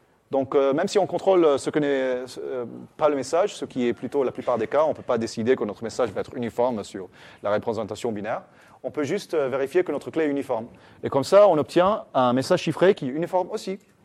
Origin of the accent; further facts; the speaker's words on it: Quebec, Canada; je viens du Québec, donc c'est encore pire là-bas.